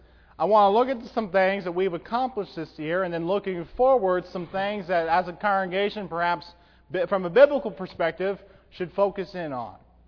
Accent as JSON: {"language": "English", "region": "Oregon", "country": "United States", "tie": "born or raised there", "said": "But I know, growing up in Oregon, those summer mornings, you had about an hour or so after you woke up that it was cool"}